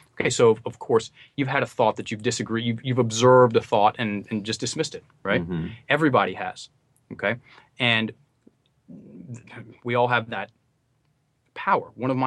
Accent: Virginia, United States; And education, we have I'm from Virginia, we have a lake house right down the street from George Washington Carver's home place.

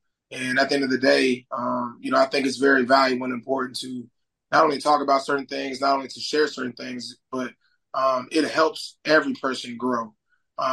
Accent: Tallahassee, Florida, United States; I grew up on Florida State's campus.

